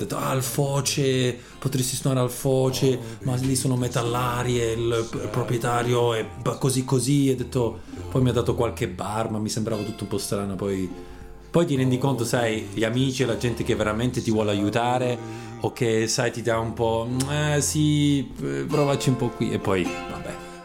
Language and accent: Italian; Lucerne, Switzerland; i nonni da parte di mio padre sono già venuti a lavorare in Svizzera, però sono nato e cresciuto a Lucerna, quindi anche lucernese. Fino a 5 anni parlavo solo italiano e poi ho iniziato il tedesco